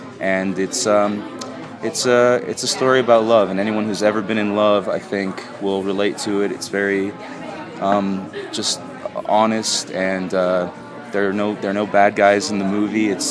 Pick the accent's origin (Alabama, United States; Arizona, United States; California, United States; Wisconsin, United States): California, United States; Irvine; also born or lived in Weehawken, New Jersey; Originally, I'm from New Jersey. From Weehawken, New Jersey, but I grew up in Irvine, California.